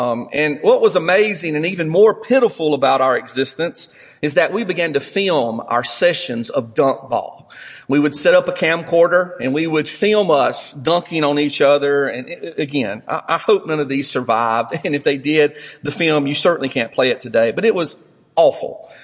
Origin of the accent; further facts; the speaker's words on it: Whitmire, United States; as a kid growing up in Whitmire, it was a boring life.